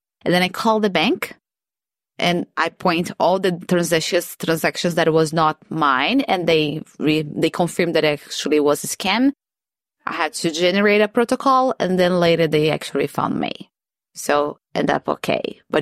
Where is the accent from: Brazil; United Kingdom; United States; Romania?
Brazil; now in Australia; as I said, I'm from Brazil and Brazil is known as being a dangerous country.